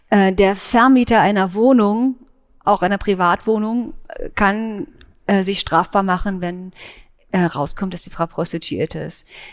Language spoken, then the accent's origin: German; East Germany, Germany; ich komme aus der DDR, ich bin beim FKK-Schrein aufgewachsen